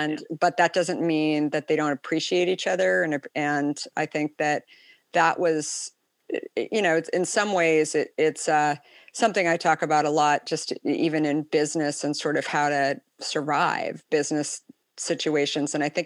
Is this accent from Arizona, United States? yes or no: yes; Scottsdale, Arizona, United States; I grew up in Scottsdale and it's in the summer.